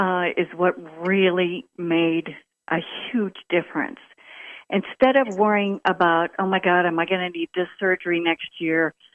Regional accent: Oklahoma, United States; now in Alabama, United States; from Oklahoma, but I'm in Alabama right now.

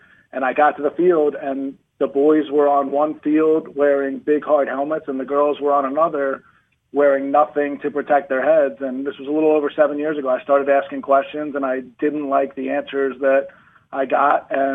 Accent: Philadelphia, Pennsylvania, United States; I grew up in Center City, Philadelphia.

